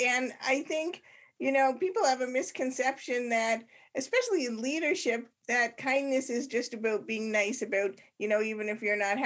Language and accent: English; Canada; moved away as an adult; I was 42 years old, partially by choice and partially because I'm an immigrant from Canada and I didn't have a work permit.